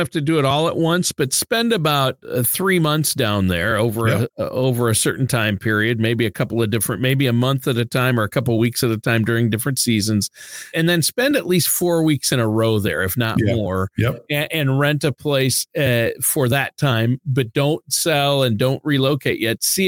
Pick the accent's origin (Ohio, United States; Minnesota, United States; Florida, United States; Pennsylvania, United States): Minnesota, United States; So many people, you know, I'm from Minnesota.